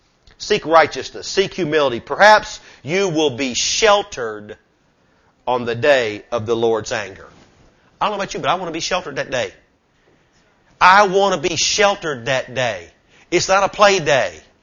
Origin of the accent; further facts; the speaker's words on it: United States; That's us. That's the United States. We're the shameful nation.